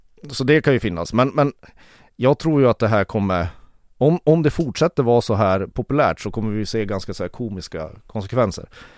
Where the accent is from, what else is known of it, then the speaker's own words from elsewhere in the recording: Kiruna, Norrbotten County, Sweden; Jag är född och uppvuxen i Kiruna.